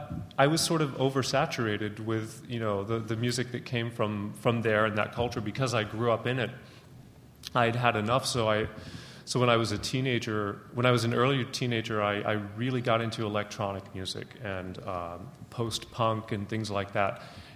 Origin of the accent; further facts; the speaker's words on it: Texas, United States; And we're from Southeast Texas. And to this day, I'm still the only one who's left.